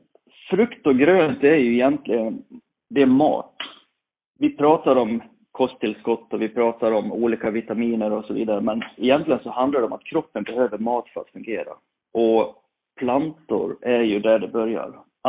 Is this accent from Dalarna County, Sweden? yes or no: yes; Borlänge, Dalarna County, Sweden; Jag kommer från Borlänge. Kanske hörs på min dialekt.